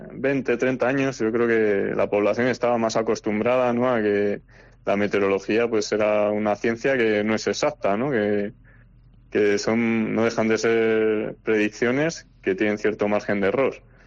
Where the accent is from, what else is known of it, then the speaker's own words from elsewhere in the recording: Palencia, Castile and León, Spain; Yo soy de Palencia, pero eso, llevo ya 6 años trabajando en la delegación de EMET en Cantabria